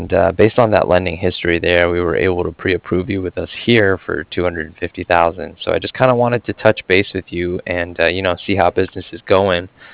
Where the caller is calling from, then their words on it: Cardiff, Wales, United Kingdom; I was calling from Cardiff